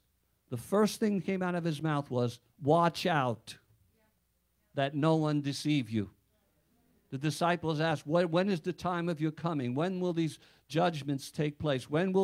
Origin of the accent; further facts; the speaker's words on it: Queens, New York, United States; When I was a kid and growing up in Queens, New York, I snuck into a swimming place where it was like by membership only.